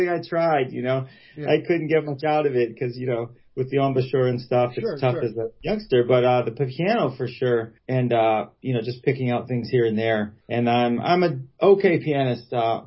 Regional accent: Pittsburgh, Pennsylvania, United States; moved away as an adult; also born or lived in Boston / Portland / Denver; now in Chicago, United States; Yeah, well, I've been here like 20 years with my wife, but we're both from Pittsburgh originally. You know, we've rambled around, you know, Boston and Portland, Oregon, and Denver and stuff.

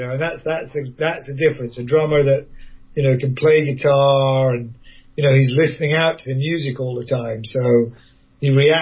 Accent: Edinburgh, Scotland, United Kingdom; because I'm from Edinburgh as well originally

